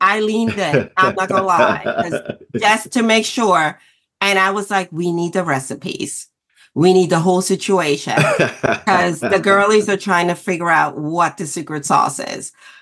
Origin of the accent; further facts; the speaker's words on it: Philadelphia, Pennsylvania, United States; As far as my hometown people, like someone that I now have built community with, Coleman Domingo, who I love, you know, who is just amazing. That's my Philly brother.